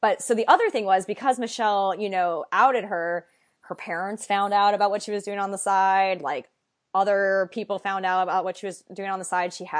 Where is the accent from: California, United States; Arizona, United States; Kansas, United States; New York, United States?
Arizona, United States; Tucson; also Holly Sampson, former porn star from my hometown of Tucson, Arizona.